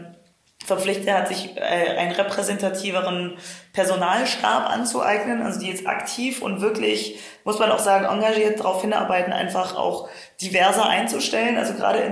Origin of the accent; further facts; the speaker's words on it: Friedrichshafen, Baden-Württemberg, Germany; ich komme halt aus Friedrichshafen, das ist eine Industriestadt am Bodensee